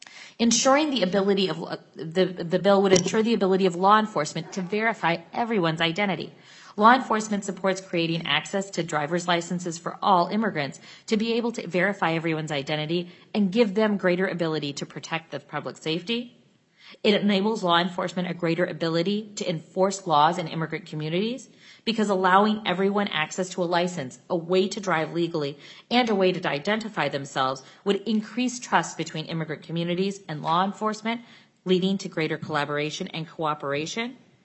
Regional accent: Minnesota, United States; As a Minnesotan and as the daughter of immigrants

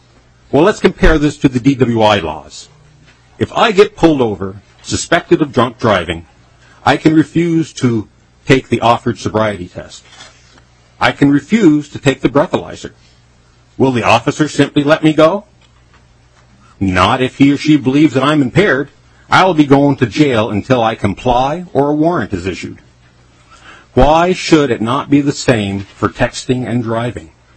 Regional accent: Big Lake, Minnesota, United States; I'm from Big Lake, Minnesota, and I work as an engineering consultant in the nuclear industry

